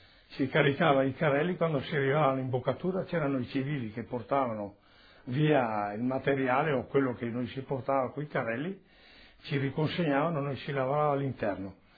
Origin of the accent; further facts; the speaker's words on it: Feltre, Veneto, Italy; born there; sono nato a Feltre il 12 ottobre del 1926.